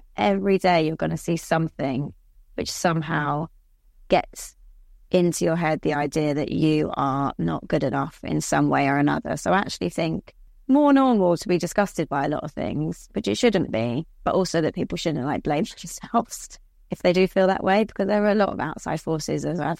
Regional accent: England, United Kingdom; accent: middle class southern English; I've got quite a, you know, middle class southern English accent.

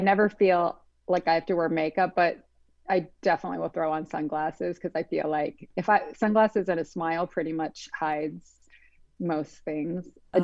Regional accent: Midwest, United States; I grew up in the Midwest. I had steak and potatoes and lots of casseroles and things like that.

